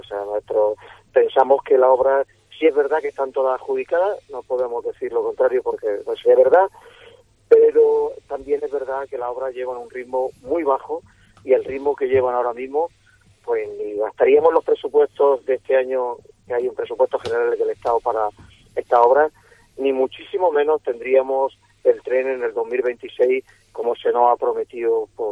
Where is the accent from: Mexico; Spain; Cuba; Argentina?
Spain; Almería, Andalusia; que se acuerden de Almería, que estamos un poco esquinados, pero que somos españoles por encima de todo.